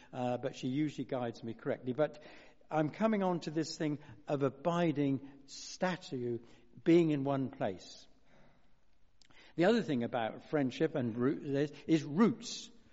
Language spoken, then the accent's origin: English; South West England, United Kingdom; I was brought up in the West Country, and so I can pick up their accent